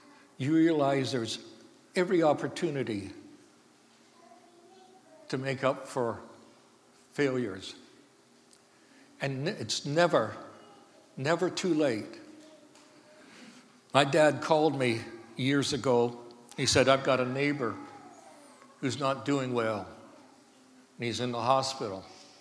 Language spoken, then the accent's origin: English; Scotland, United Kingdom; And I blame that on being Scottish. And I know I blame a lot of things on being Scottish, but doggone, we're a wonderful people most of the time.